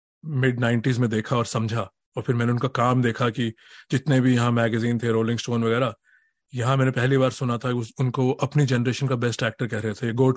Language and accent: Hindi; Delhi, India; now in Boston, United States; जैसे मैं दिल्ली से हूँ, मैं खाने का एग्जाम्पल दूंगा, तो मैं 27 साल से बॉस्टन में ये कंपेयर कर रहा हूँ